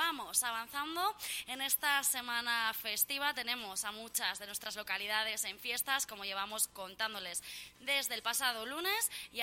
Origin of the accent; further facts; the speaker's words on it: Falces, Navarre, Spain; Ya saben que soy falcesina de pro, que soy muy, muy, muy de mi pueblo